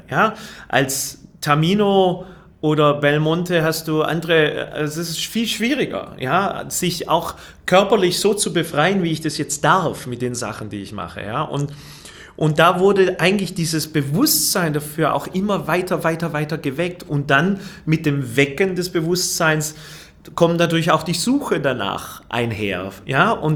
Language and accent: German; Fellbach, Baden-Württemberg, Germany; also born or lived in Waiblingen; Ich bin in Waiblingen geboren, aber in Fellbach-Schmieden aufgewachsen.